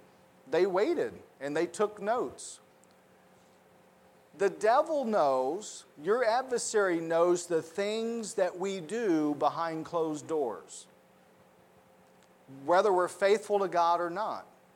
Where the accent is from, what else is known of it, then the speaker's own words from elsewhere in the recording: the South, United States; Again, apparently this didn't happen up north. Growing up in the South, because every time I mention it, I have someone say, well, it was never that way in our schools.